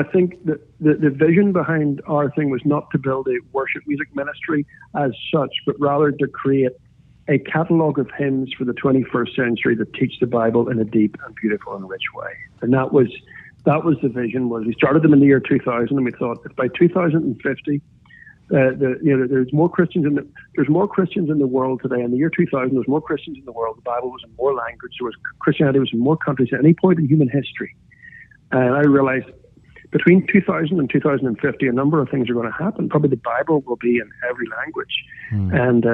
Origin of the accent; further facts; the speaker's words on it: Ireland; I'm Irish. I'm a classical musician. I grew up in a home that sang hymns and had hymn sings all the time.